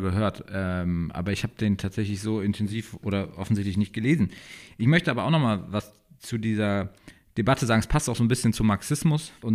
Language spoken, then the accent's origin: German; Heidelberg, Baden-Württemberg, Germany; bei uns in Heidelberg, da komme ich her